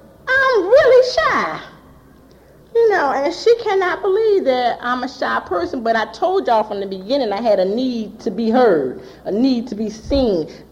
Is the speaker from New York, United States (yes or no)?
no; Washington, District of Columbia, United States; He don't know. I'm from Washington, D.C. He need to know what he working with.